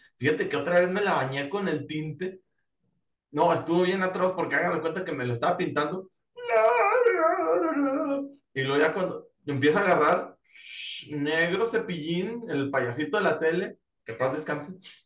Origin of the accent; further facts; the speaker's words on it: Coahuila, Mexico; Soy chilango honorario y soy lagunero de nación.